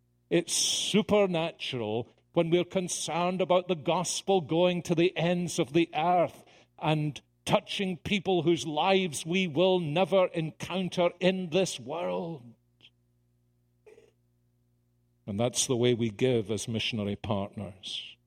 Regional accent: Scotland, United Kingdom; You know, I'm Scottish, I hate people giving me things.

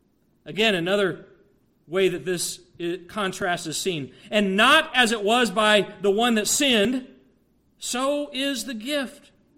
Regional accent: United States; this is just me as an American saying this

